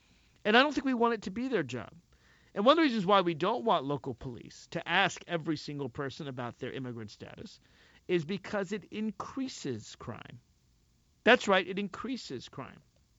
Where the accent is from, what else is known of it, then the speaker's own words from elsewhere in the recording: United States; And as an American, I'm glad to know it won't pass.